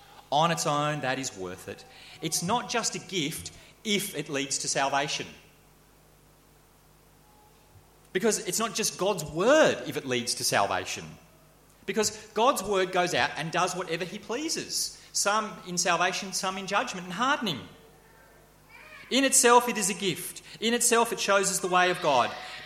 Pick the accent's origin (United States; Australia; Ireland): Australia; as Australian, as a sort of, you know, the average white Australians